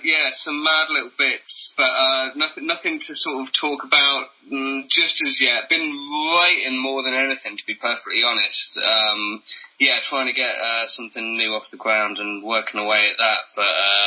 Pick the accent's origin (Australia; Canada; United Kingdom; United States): United Kingdom; England; Yeah, of course there was. I'm English.